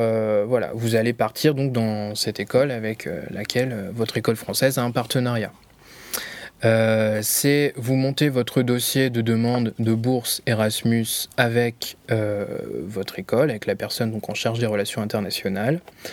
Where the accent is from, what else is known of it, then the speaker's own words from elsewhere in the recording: Nouvelle-Aquitaine, France; Moi, je viens du Poitou-Charente.